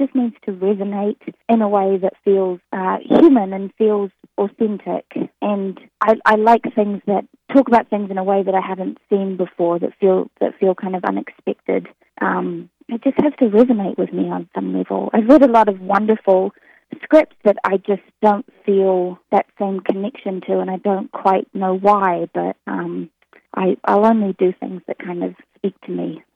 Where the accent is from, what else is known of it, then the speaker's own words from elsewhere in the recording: New Zealand; accent: New Zealand; So I got the advice to not do my New Zealand accent in front of him in case he got scared off, and just to talk to him in an American accent.